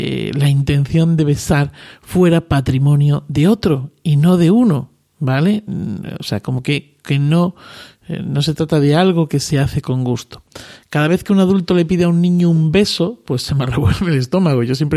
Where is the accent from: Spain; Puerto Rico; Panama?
Spain; Cáceres, Extremadura; yo que soy de Cáceres, estoy más cerca del Atlántico, que del Mediterráneo.